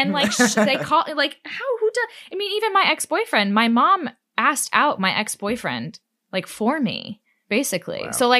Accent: Austin, Texas, United States; also born or lived in Manhattan; I was born in Manhattan. So I grew up in Austin, Texas.

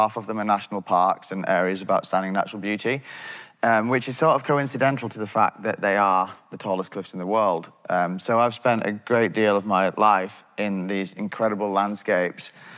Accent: North West England, United Kingdom; I grew up in the Lake District, which is a very nice corner of England, just outside the park

